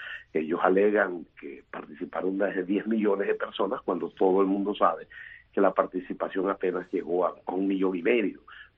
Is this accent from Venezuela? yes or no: yes; Venezuela; le cuesta a uno decir esto como venezolano